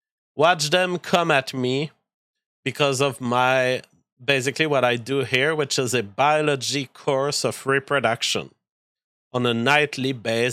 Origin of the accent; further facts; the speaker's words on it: France; accent: French; English is a second language; Like my French accent is so sexual in nature that it basically qualifies as imagery.